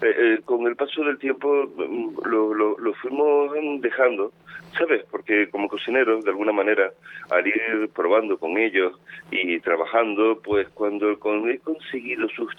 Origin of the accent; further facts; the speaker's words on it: Canary Islands, Spain; Y el gofio, que es el alimento que nos identifica como canarios